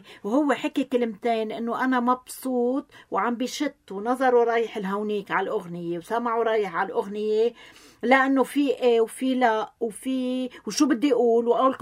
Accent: Lebanon; نحن كلبنانية

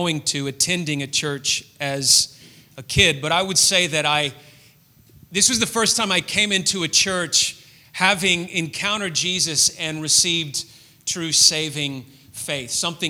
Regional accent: Memphis, Tennessee, United States; And I still remember where I was driving my car in my hometown of Memphis, Tennessee.

